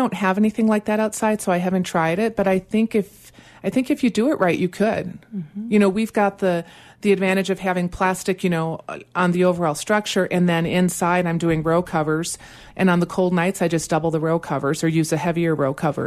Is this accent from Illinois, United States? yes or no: no; Madison, Wisconsin, United States; actually, I grew up in a city in Madison. We're both from Wisconsin.